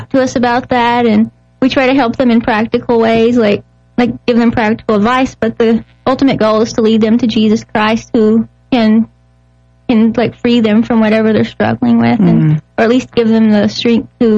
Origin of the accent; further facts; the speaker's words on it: Oklahoma, United States; moved away as an adult; now in Wisconsin, United States; Well, I grew up in Oklahoma, and when I met my husband online, I moved up here to be with him.